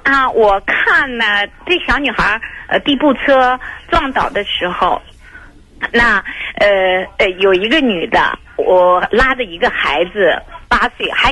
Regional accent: China; 我从大陆来的

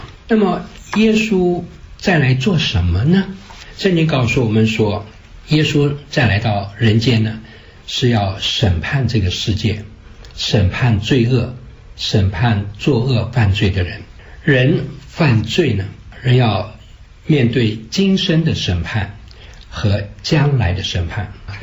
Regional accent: China; 我们中国人讲，善有善报，恶有恶报，若是未报，时候未到。

